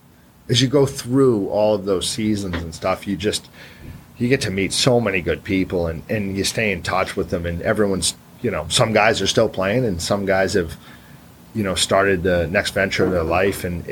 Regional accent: Milton, Massachusetts, United States; Growing up in Milton's, you know, pretty sheltered, right? I grew up in Milton. I went to St. Sebastian's and went to UVM, right?

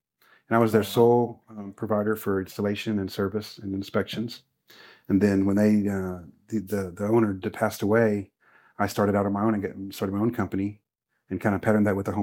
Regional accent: San Antonio, Texas, United States; My son, I grew up in San Antonio, so I have the Mexican culture embedded in me.

